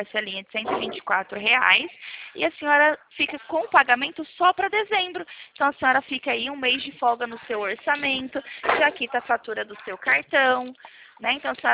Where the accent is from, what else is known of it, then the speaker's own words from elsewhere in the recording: Presidente Prudente, São Paulo, Brazil; Sou aqui da cidade de Presidente Prudente, tá?